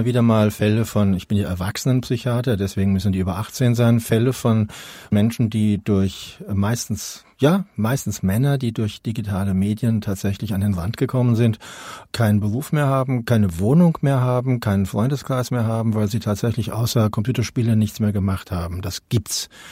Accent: Germany; Wir sind beide in Deutschland aufgewachsen, haben Deutsch gelernt.

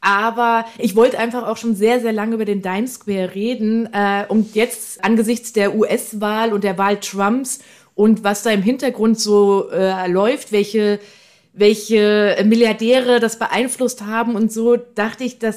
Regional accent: Frankfurt, Hesse, Germany; er ist aus Frankfurt, aus meiner Heimatstadt.

